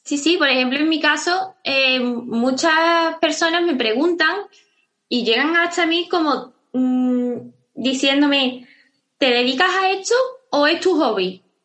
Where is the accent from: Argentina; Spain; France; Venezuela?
Spain; Constantina, Andalusia; en Constantina, que es mi pueblo